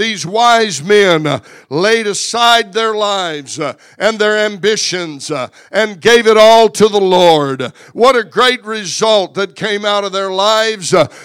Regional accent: United States; born there; I thank God that I was born in America.

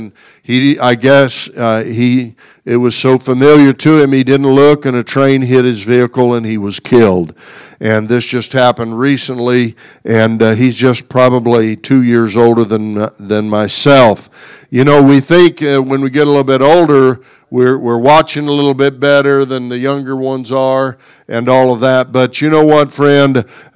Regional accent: Mulvane, Kansas, United States; A friend of mine that I grew up around in Mulvane

